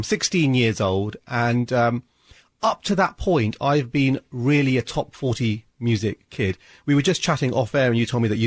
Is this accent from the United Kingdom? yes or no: yes; United Kingdom; Now, I mean, I identify as British. I mean, I kind of identified as British then